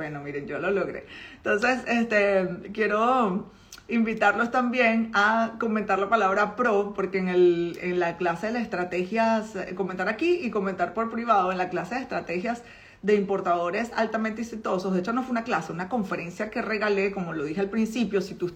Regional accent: Petare, Miranda, Venezuela; born there; yo nací en Petare, que es una comunidad en Caracas, de las más pobres de Caracas

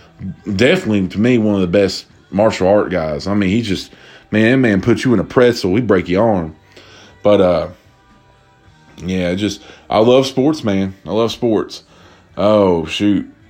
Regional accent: Kentucky, United States; my dad's a big Kentucky basketball fan and I'm from Kentucky and I sell Kentucky merchandise.

